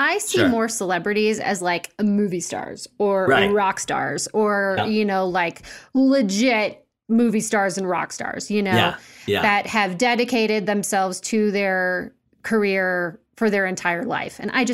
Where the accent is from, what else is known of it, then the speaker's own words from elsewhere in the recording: St. Louis, Missouri, United States; And I'm from St. Louis.